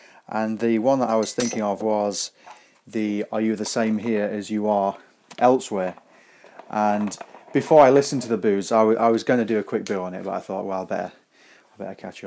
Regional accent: East Midlands, United Kingdom; accent: Derbyshire; I'm trying to suppress my Derbyshire accent at the minute as I make a coffee

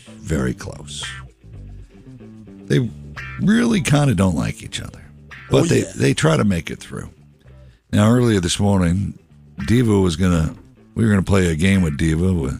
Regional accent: Sicily, Italy; That's my home country, baby.

